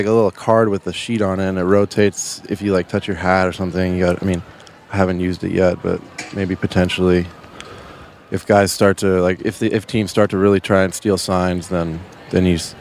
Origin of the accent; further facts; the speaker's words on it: Canada; Yeah, I mean, you got to play hockey growing up, being obviously a Canadian kid